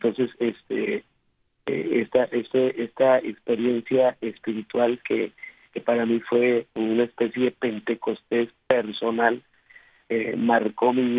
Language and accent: Spanish; Río Bravo, Tamaulipas, Mexico; en mi ciudad natal, Río Bravo, Tamaulipas, México